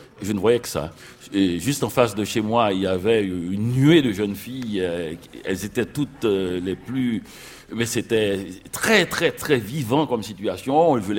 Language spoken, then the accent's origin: French; Quebec, Canada; moi je viens du Canada, je viens du Québec, c'est un pays avec un univers très long